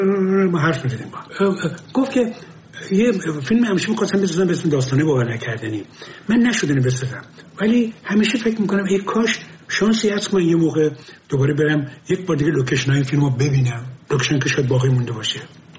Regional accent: Abadan, Khuzestan, Iran; من نه، من بچه آبادانم

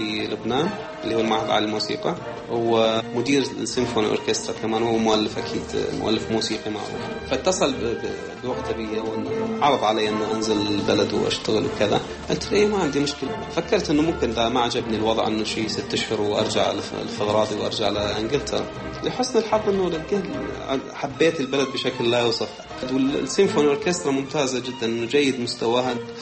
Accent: Iraq; now in London, United Kingdom

